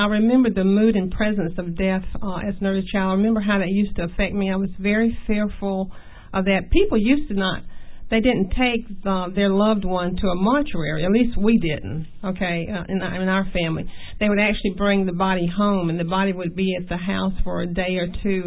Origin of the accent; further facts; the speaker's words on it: United States; I was born here in Greenville County.